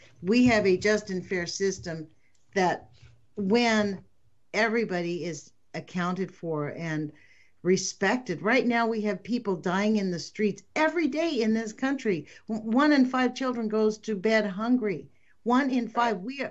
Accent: United States; I think this, as an American speaking, I can talk for myself

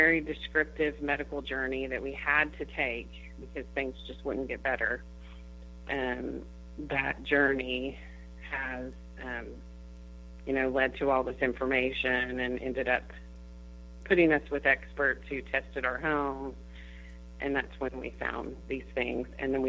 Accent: Tulsa, Oklahoma, United States; Right. I am from Tulsa, Oklahoma, and so is my husband.

